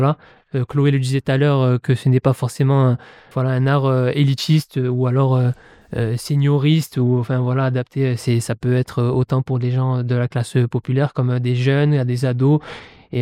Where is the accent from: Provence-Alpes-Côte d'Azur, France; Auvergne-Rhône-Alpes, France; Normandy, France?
Provence-Alpes-Côte d'Azur, France; Manosque; Étant donné que je suis né à Manosque, c'est ma ville dans laquelle j'ai passé la plus grande partie de ma vie, dans laquelle vivent ma famille, mes amis.